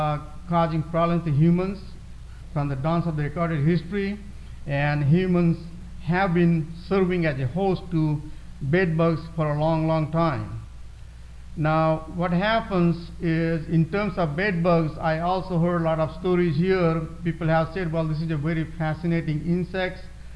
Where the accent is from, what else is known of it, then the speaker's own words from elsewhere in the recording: India; I grew up in India.